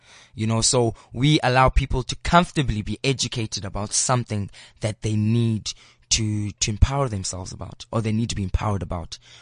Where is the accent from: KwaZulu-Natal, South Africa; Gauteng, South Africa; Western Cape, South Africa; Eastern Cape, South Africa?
Eastern Cape, South Africa; It's going to be Cape Town, although I grew up in the Eastern Cape